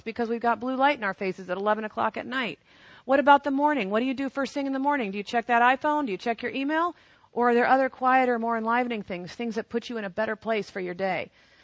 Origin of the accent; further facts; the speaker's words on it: Chicago, Illinois, United States; because I'm from Chicago and it was 9:30 my time